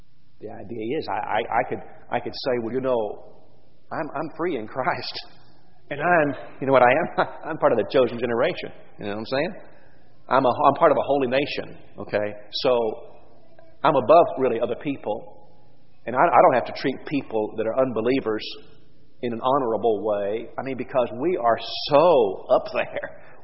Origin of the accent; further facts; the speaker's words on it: United States; I enjoy the privilege of being an American. I love being an American, and being an American has attached to it so many different blessings.